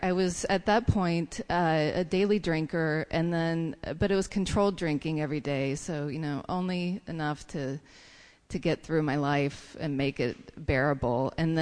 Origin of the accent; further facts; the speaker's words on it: North Carolina, United States; My dad was a social drinker. He was in a bluegrass band. I'm from North Carolina.